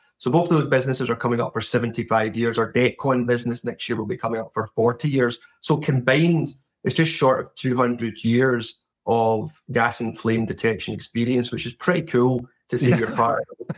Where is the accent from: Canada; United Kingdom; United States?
United Kingdom; Scotland; one based in Scotland in the UK, which is where my accent originates from.